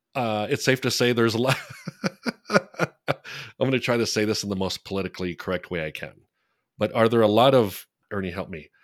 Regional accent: El Paso, Texas, United States; He's actually from my hometown of El Paso.

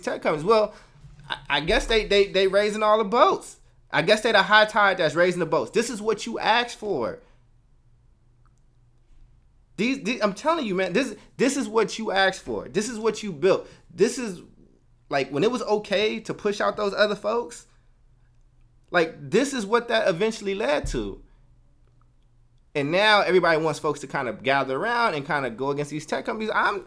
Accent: Oakland, California, United States; I lived in Oakland. I lived in North Oakland. I grew up in North Oakland. So I settled in North Oakland when I was maybe like 11 with my parents, right?

